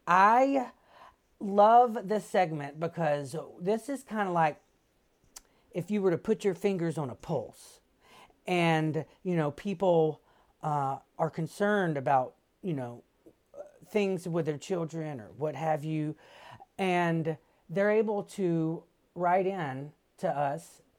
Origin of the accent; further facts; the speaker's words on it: Mississippi, United States; Now, granted, I am a doofus from Mississippi